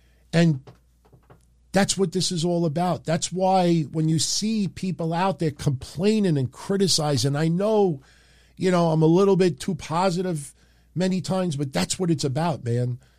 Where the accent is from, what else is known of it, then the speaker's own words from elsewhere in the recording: Queens, New York, United States; I'm an Italian from Queens, New York.